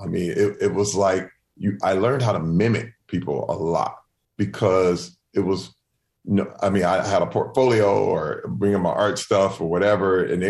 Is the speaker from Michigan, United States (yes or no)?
yes; Flint, Michigan, United States; growing up in Flint and having art talent, it was looked at as being white